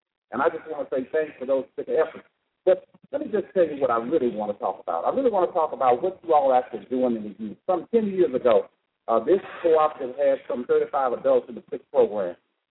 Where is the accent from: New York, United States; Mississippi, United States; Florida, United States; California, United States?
Mississippi, United States; Port Gibson; I grew up in Port Gibson, Mississippi, a small community where people actually join together and work together.